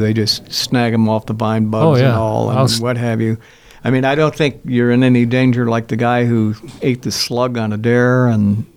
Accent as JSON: {"language": "English", "region": "Oklahoma", "country": "United States", "said": "You're talking about invasive plants, and I'm from Oklahoma."}